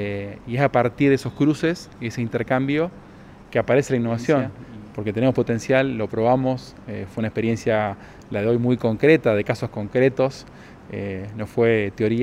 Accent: Santa Fe, Argentina; uno ve la potencial que tenemos como santafesinos, ¿verdad? Tenemos un talento distribuido en toda la provincia.

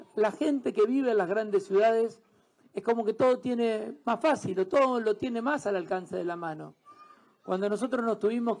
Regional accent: Argentina; nosotros, las localidades del interior de la República Argentina, nos esforzamos y trabajamos

